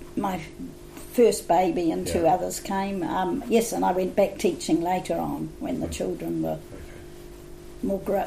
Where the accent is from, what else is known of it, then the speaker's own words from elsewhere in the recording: Wellington, New Zealand; I grew up in Wellington, out in the eastern suburbs at Seatoun.